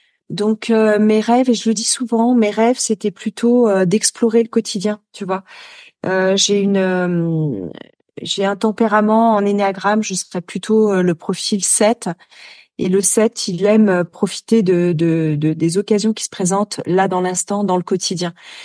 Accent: Paris, Île-de-France, France; J'ai grandi, je suis née à Paris, Paris 13e, et donc les trois premières années de ma vie, j'ai grandi dans un appartement parisien.

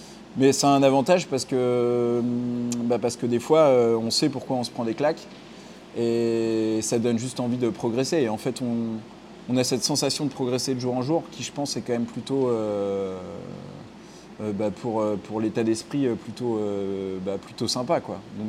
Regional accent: France; je suis un bon français

